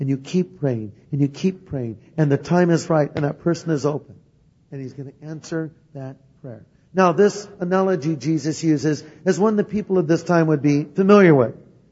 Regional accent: California, United States; Hi, I'm from California.

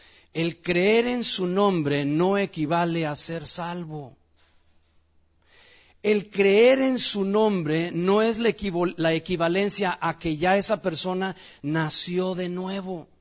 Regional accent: Mexico City, Mexico; born there; yo cuando nací en el Distrito Federal, la ciudad de donde provengo, capital de México, había alrededor de 6 millones de habitantes cuando yo nací hace 55 años.

